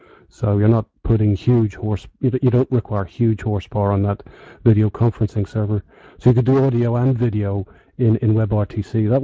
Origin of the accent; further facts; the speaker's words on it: Northern Ireland, United Kingdom; now in Hungary; I'm from Northern Ireland.